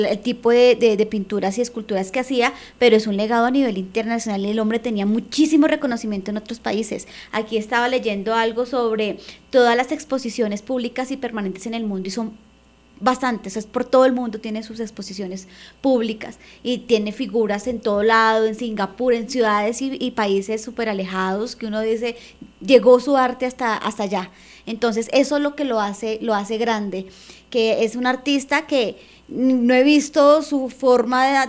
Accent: Colombia; para uno sentirse orgulloso como colombiano por este gran artista

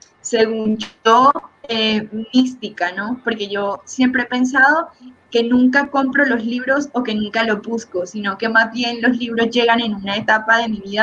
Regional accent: Montelíbano, Córdoba, Colombia; now in Mexico City, Mexico; Soy costeña, soy de Montelíbano, Córdoba, pero estoy en Ciudad de México.

